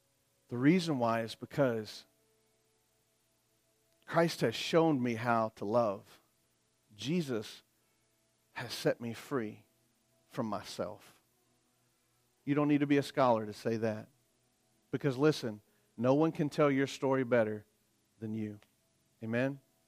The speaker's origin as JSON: {"language": "English", "region": "the South", "country": "United States", "tie": "born or raised there", "said": "Listen, I was raised in the South."}